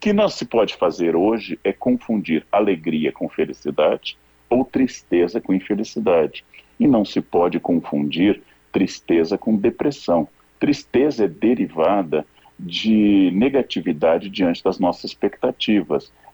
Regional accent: Rio Grande do Sul, Brazil; moved away as an adult; also born or lived in São Paulo; sou um capilé da Gema, torcedor do Aimoré, e sou um gaúcho que saiu do Rio Grande do Sul, fiz minha primeira graduação na Unicinos, saí do Rio Grande do Sul para vir a São Paulo estudar, e depois fui para o exterior.

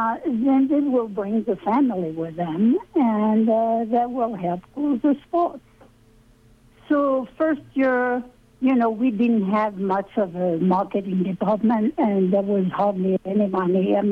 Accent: France; English is a second language; moved away; I'm a woman. I came from France.

